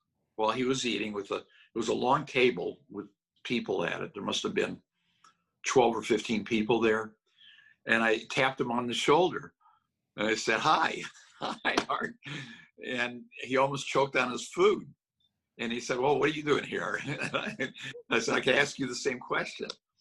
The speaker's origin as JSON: {"language": "English", "country": "United States", "said": "I couldn't do it as an American."}